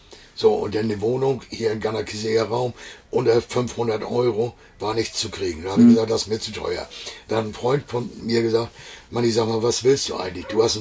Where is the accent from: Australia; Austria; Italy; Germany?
Germany; Schleswig-Holstein; ursprünglich komme ich ja aus Schleswig-Holstein.